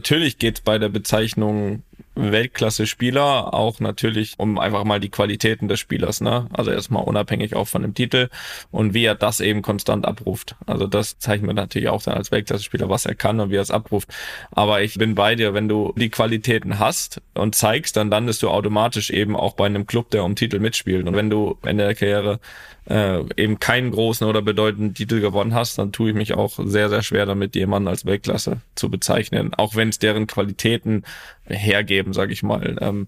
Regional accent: Rostock, Mecklenburg-Vorpommern, Germany; Dann wirst du dich daran erinnern können, dass wir ja als Kinder in Rostock, hier Stefan Paule Beinlich, Legende, HSV Rostock, wo noch überall?

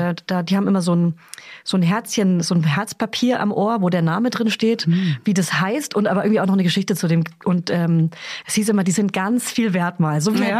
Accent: Hof, Bavaria, Germany; Ich komme aus Hof oder aus Beihof und da saßen die amerikanischen Soldaten

